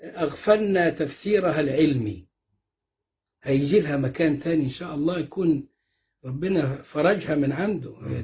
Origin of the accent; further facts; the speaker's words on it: Egypt; الأرثوذكس دول عندنا في مصر وشوية في الصرب